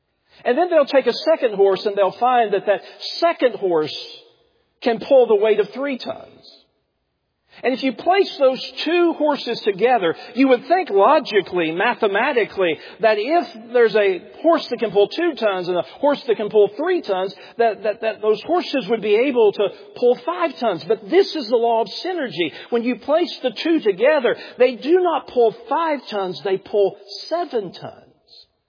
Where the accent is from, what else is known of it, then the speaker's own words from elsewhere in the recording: Tennessee, United States; Where I was raised in East Tennessee, we had what was called tractor pulls. Now, back where I'm from, we called them redneck conventions